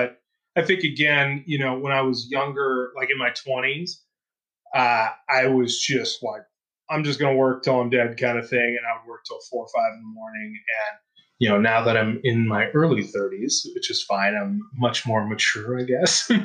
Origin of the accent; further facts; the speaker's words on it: Mission Viejo, California, United States; I grew up in Mission Viejo, so like South Orange County, but I used to sneak in.